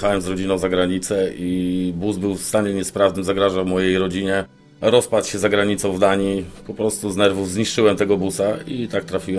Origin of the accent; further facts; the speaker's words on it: Lublin, Lublin Voivodeship, Poland; Moi rodzice pochodzą, ja pochodzę z Lublina, ogólnie urodziłem się w Lublinie, pod granicą ukraińską